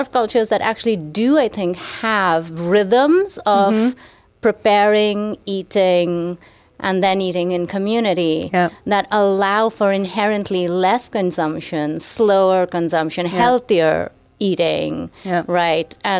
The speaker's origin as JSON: {"language": "English", "town": "Mumbai", "region": "Maharashtra", "country": "India", "tie": "born or raised there", "said": "I mean, I grew up in Mumbai and we didn't snack."}